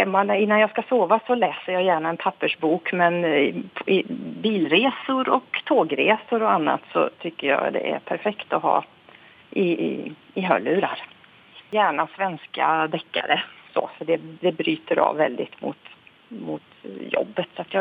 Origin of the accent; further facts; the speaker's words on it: Västra Götaland County, Sweden; now in Örebro, Sweden; Jag bor i Örebro och det är väl inte direkt Örebro-dialekt heller, utan jag har, ja, större delen av livet har jag nu bott i Örebro-trakten, men jag är uppvuxen i Västergötland.